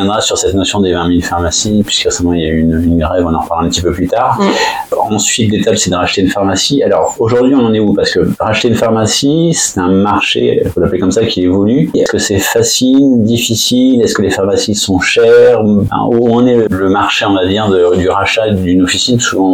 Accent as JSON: {"language": "French", "town": "Paris", "region": "Île-de-France", "country": "France", "said": "en tant que bon parisien et n'ayant jamais connu un officinal dormant dans sa pharmacie."}